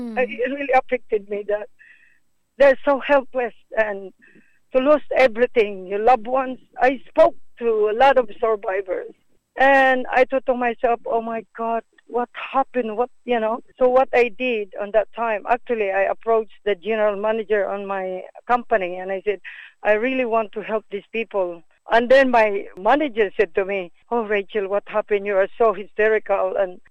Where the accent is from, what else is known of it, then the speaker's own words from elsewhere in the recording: Australia; from Australia.